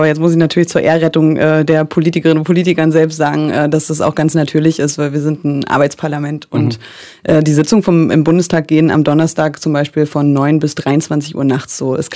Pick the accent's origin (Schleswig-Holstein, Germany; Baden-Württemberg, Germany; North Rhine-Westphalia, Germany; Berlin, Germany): Berlin, Germany; Ich bin auch aufgewachsen in Ost-Berlin